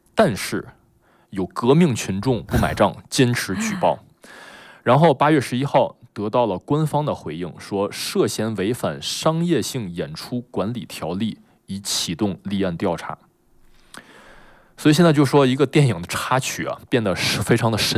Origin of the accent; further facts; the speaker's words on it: Tianjin, China; 我作为一个天津人，对不对？